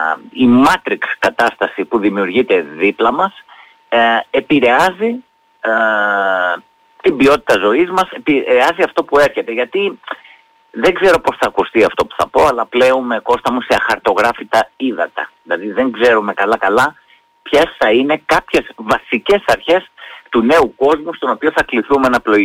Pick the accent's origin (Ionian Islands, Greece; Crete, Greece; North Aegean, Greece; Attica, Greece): Crete, Greece; Heraklion; born or raised there